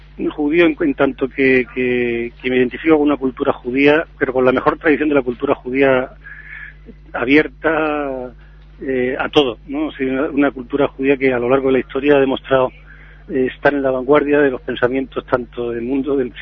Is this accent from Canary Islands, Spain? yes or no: no; Melilla, Spain; born there; Yo le digo que yo soy nacido en Melilla, pero los que somos nacidos en Melilla, algunos por lo menos como yo, nos sentimos, nos invita a eso más a ser ciudadanos de todas partes.